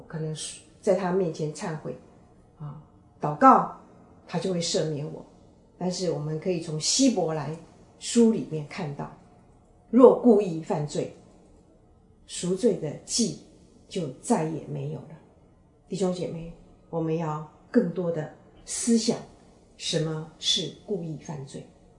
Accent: China; 我常常在讲，我们中国人有一句话是久病床前无孝子

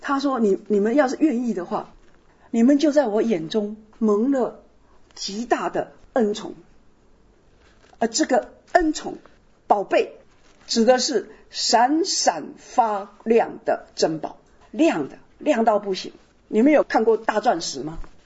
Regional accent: Taiwan; 我们从台湾来的人如果姓陈

